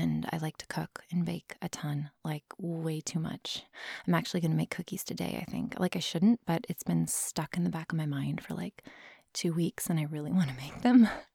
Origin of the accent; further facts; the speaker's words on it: Arizona, United States; When I was a kid, we grew up in Arizona and we had no air conditioning because my parents did not have a lot of money when we were growing up.